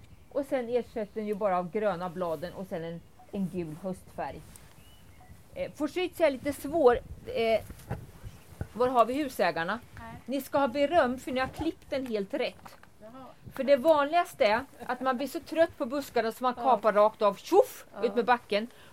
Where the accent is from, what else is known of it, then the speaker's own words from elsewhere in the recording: Östergötland, Sweden; jag var nere på Vikbolandet, där jag kommer ifrån.